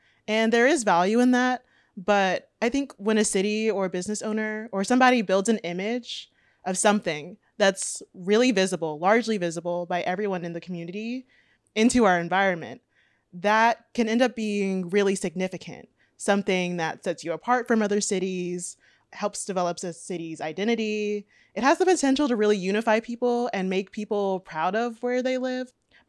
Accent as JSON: {"language": "English", "town": "Rosenberg", "region": "Texas", "country": "United States", "said": "I'm originally from Rosenberg, Texas, which is a suburb of Houston. And for college, I decided to go to Boston to study music."}